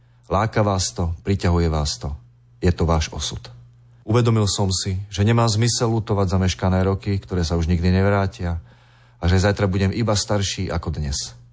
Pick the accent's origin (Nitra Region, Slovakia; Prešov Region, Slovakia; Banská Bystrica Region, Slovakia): Nitra Region, Slovakia; Tlmače; Svoju rannú mladosť som prežil v Tlmačoch na Lipníku a dospievanie v Starom Tekove, kam sme sa s rodičmi presťahovali, keď som mal 14 rokov a kde žijem s prestávkami aj dodnes.